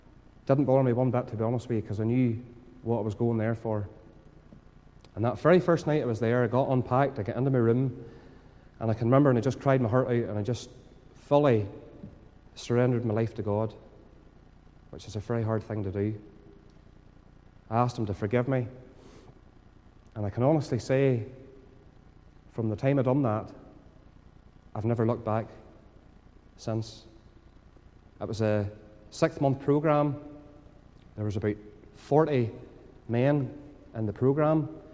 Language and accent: English; Randalstown, Northern Ireland, United Kingdom; Now, bear in mind, I'm from Randallstown. I don't get out much.